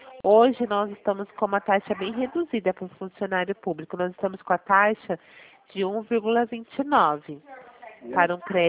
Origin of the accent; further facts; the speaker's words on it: Araraquara, São Paulo, Brazil; Sou de Araraquara.